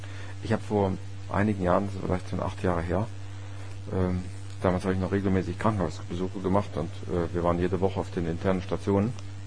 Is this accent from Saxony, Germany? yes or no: yes; Grottendorf, Saxony, Germany; ich bin ja in Grottendorf aufgewachsen, das ist ein Dorf, was in so einem Erzgebirge, also im Tschubertal, liegt, auf 6 Kilometer Längenausdehnung, und die größte Breite sind vielleicht 0,5 Kilometer.